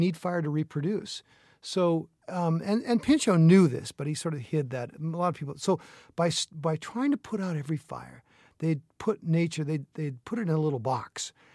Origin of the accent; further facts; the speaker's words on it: Washington, United States; I grew up in Eastern Washington State with a large family. We didn't have any money. We didn't have a summer home.